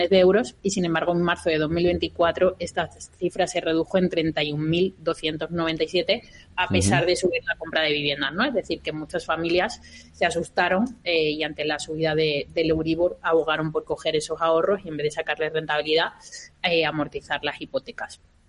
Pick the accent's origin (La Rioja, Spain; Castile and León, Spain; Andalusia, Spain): Andalusia, Spain; Seville; Yo soy sevillana y sevillista